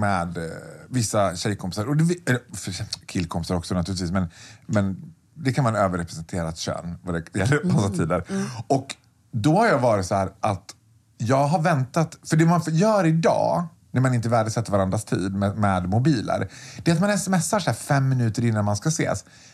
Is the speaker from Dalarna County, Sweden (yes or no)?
yes; Borlänge, Dalarna County, Sweden; jag är född och uppvuxen i Borlänge och började jobba med smink.